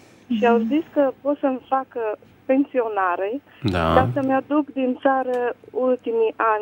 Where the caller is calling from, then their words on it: Spain; Eu sunt din Spania.